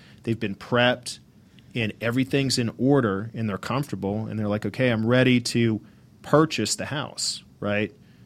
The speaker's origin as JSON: {"language": "English", "town": "Atlanta", "region": "Georgia", "country": "United States", "tie": "born or raised there", "said": "I grew up in Atlanta, so love to help people when I can."}